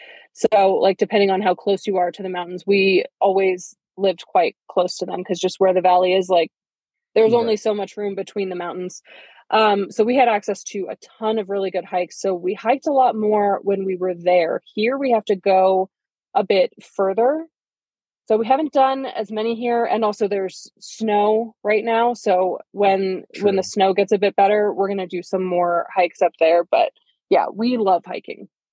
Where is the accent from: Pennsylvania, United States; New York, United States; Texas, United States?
Pennsylvania, United States; Philadelphia; So, I mean, I grew up in Philadelphia, but we drove out to the Grand Canyon at one point and we hit Tahoe on the way.